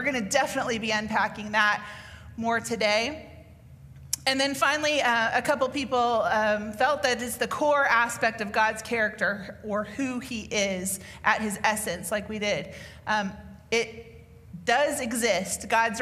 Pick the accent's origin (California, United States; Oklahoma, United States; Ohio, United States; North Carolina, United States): Oklahoma, United States; Now, it wasn't that foreign to us because we grew up in Oklahoma where, again, Sooner or Cowboy